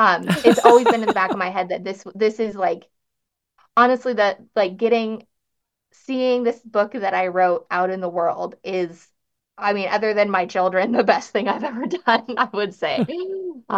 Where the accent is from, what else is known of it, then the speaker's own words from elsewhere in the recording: Idaho, United States; I am a nobody from Idaho, like not in a negative way. I just am. I've lived in rural North Idaho my entire life.